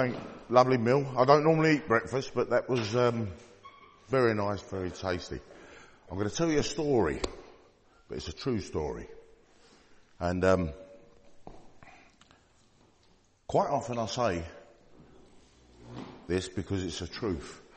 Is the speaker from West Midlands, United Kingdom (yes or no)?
no; Dagenham, London, United Kingdom; also born or lived in Paddington; So I was born in Dagenham. Well, actually, I was born in Paddington, St. Mary's Hospital, Paddington, in 1959. But as a baby, I grew up in Dagenham.